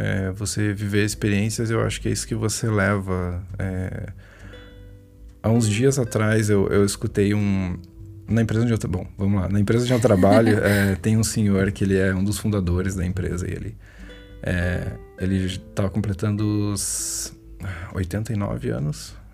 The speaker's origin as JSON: {"language": "Portuguese", "region": "Rio Grande do Sul", "country": "Brazil", "lives_now": "Curitiba, Brazil", "said": "Nós não somos de Curitiba, nós somos do Rio Grande do Sul."}